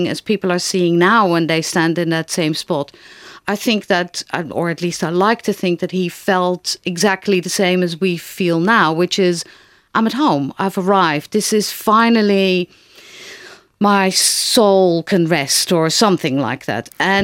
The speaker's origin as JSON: {"language": "English", "country": "Netherlands", "said": "I'm from Holland."}